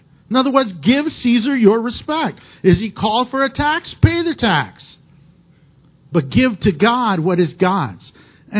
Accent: United States; Yes, I'm an American, but above that, I'm a Christian, and that comes first.

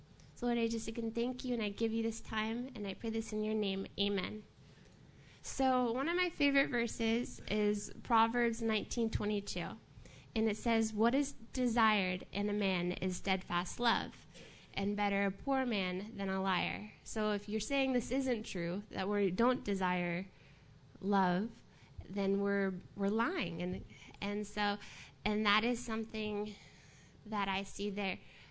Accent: Houston, Texas, United States; I'm from Houston

